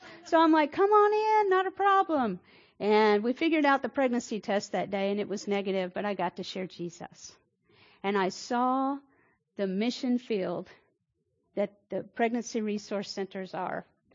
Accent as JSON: {"language": "English", "region": "Indiana", "country": "United States", "tie": "born or raised there", "moved": "yes", "lives_now": "Austin, United States", "said": "I know I'm not from Texas. I got here as quick as I could, I promise. I'm glad God planted me here. Actually, next month will be 20 years that I've been here in Austin. But coming from southern Indiana"}